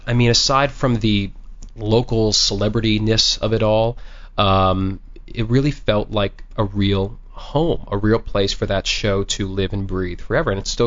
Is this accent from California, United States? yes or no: no; New York City, New York, United States; I learned to drive there because I grew up in New York City.